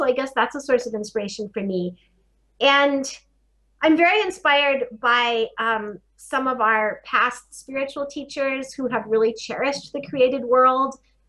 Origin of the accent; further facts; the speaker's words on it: Colorado, United States; I grew up in the Colorado Mountains with a lot of exposure to the outdoors